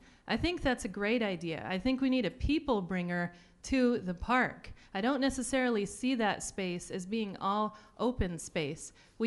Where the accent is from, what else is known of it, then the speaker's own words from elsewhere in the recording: Astoria, Oregon, United States; My story: I was born in Astoria, an Astoria High and University of Oregon graduate.